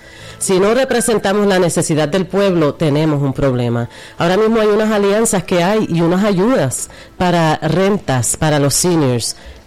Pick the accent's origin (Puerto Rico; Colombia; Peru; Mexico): Puerto Rico; soy boricua, ¿no? De pura cepa